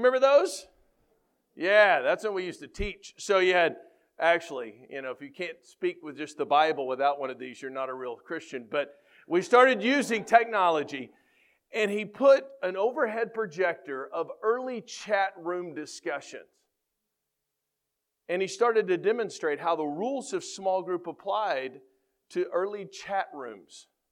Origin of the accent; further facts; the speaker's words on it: Texas, United States; And I'm from Texas, so we still believe who won